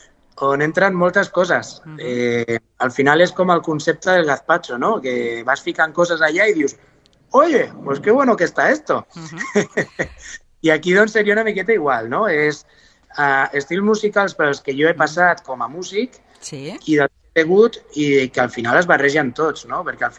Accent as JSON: {"language": "Catalan", "town": "Rubí", "region": "Catalonia", "country": "Spain", "said": "jo també sóc de Rubí, està molt a prop."}